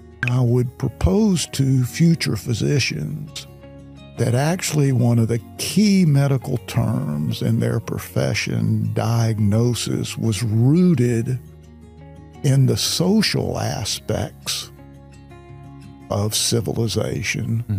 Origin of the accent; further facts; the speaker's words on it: Shreveport, Louisiana, United States; born there; I was born in the South in Shreveport, Louisiana, and I graduated high school in 1969.